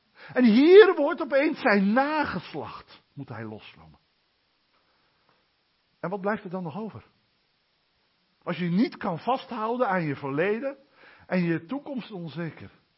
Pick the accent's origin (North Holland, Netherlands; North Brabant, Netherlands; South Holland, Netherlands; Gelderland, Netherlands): Gelderland, Netherlands; Oldenbroek; Van wie bent er een? Wordt er bij ons gezegd. Want dan kan ik al snel zeggen, niet een van jullie. Bij ons in Oldenbroek.